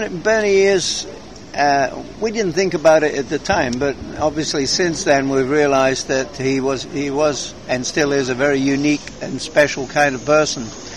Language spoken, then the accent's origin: English; Northam, Western Australia, Australia; Well, I lived in a very small town outside of Perth called Northam.